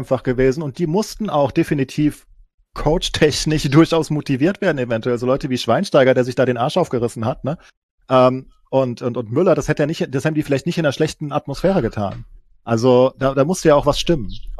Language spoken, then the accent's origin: German; Frankfurt, Hesse, Germany; aufgrund meiner Vereinsprägung als Frankfurter